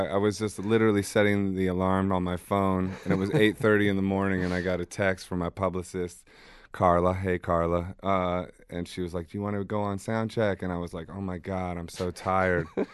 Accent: Ohio, United States; But I'm from Ohio, so I walked in, you know, here in my sandals and shorts.

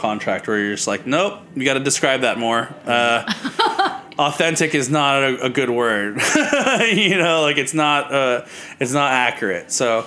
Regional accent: Philippines; Like, and I don't want anyone to judge me for that because I'm Filipino.

